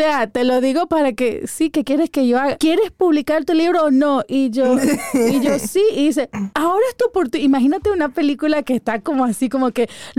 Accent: Miami, Florida, United States; born there; No, yo nací en Miami y, uh-huh, obviamente, bueno, el primer idioma que yo aprendí fue el español

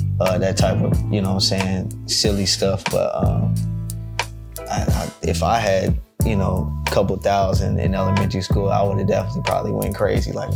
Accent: Cool Valley, Missouri, United States; And St. Louis is like, where I'm from the hood. I mean, I grew up in Cool Valley. A lot of my friends lived in these apartments called Winhurst.

